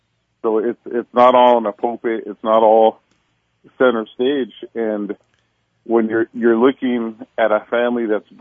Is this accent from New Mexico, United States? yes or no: yes; Albuquerque, New Mexico, United States; Well, I grew up here in Albuquerque. I lived here my entire life.